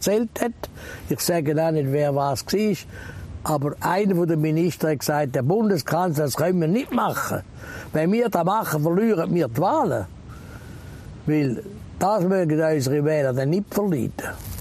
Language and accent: German; Switzerland; Sie sind ein Deutscher, ich bin ein Schweizer, wir haben eine andere Geschichte, wir haben eine andere Staatsform